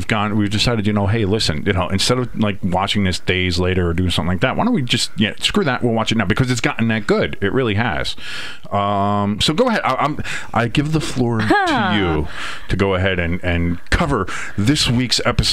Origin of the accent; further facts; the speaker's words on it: New Jersey, United States; And I'm from North Jersey, the true Jersey, the real Jersey, and there is only one Taylor Ham.